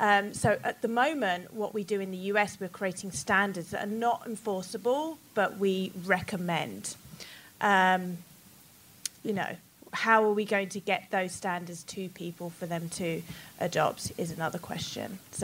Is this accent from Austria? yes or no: no; United Kingdom; now in Los Angeles, United States; because I'm British, we do things the best way there.